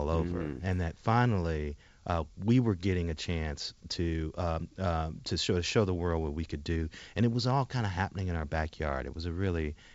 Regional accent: Gary, Indiana, United States; I grew up in Gary, Indiana in the late 60s and 70s.

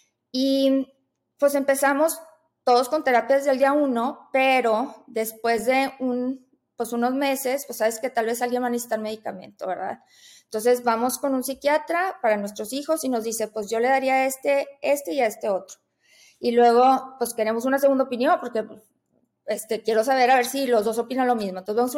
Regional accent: Monterrey, Nuevo León, Mexico; Yo soy de Monterrey, yo aquí vivo.

